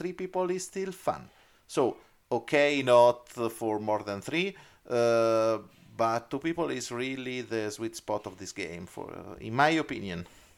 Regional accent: Umbria, Italy; I live in Terni, which is a city near Rome. A close city near my hometown is Perugia.

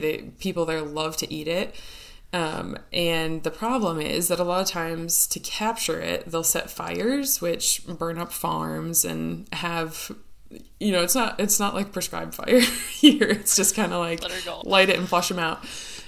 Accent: Minnesota, United States; I am from the Midwest. I live in the Southeast now. I live in Quail Country, but I originated in Minnesota. I grew up on our family farm

